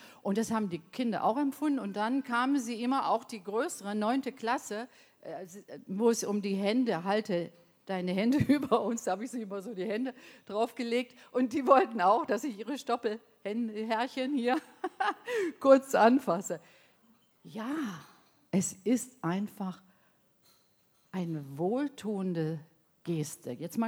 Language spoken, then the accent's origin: German; Bad Oeynhausen, North Rhine-Westphalia, Germany; Ich stamme aus Westfalen, aus Bad Oeynhausen.